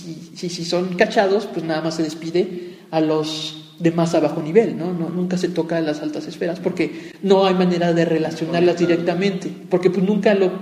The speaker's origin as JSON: {"language": "Spanish", "country": "Mexico", "said": "ya está muy metido dentro de nuestra como conciencia colectiva como mexicanos"}